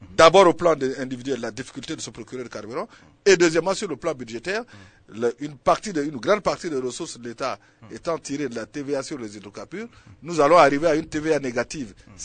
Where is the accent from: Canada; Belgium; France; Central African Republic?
Central African Republic; Je parle en tant que centrafricain.